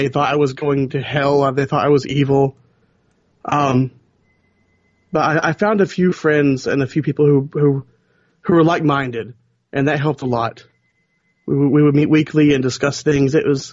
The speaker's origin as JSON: {"language": "English", "town": "Atlanta", "region": "Georgia", "country": "United States", "said": "Unfortunately, I did not. I'm actually from Atlanta area, but I've always loved Savannah."}